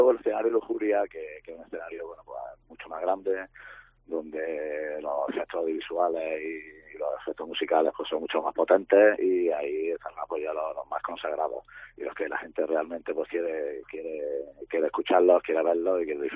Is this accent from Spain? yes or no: yes; Granada, Andalusia, Spain; pues al final somos de Granada y queremos todavía promocionar nuestra tierra